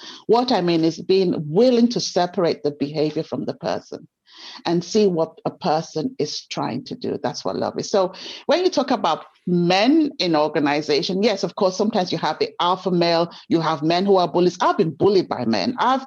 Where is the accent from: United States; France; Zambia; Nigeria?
Nigeria; I grew up in Nigeria. I'm Black and female.